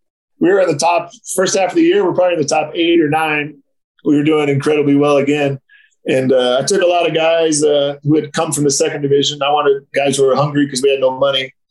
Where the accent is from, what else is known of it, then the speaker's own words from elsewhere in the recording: United States; And obviously, he's French. I'm American.